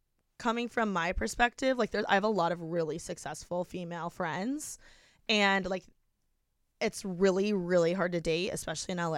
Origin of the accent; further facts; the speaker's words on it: Midwest, United States; he was like from the Midwest and I'm from the Midwest.